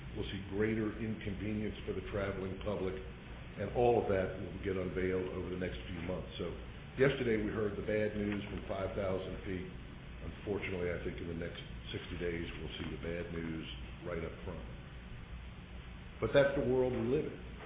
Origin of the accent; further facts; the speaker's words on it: Virginia, United States; I was raised in Fairfax County, nice little quaint community at that time.